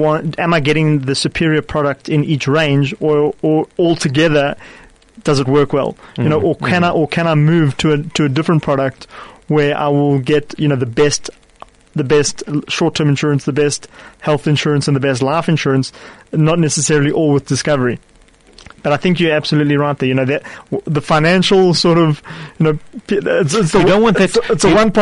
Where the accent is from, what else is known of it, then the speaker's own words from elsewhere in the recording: South Africa; So as a South African, you know, we can be proud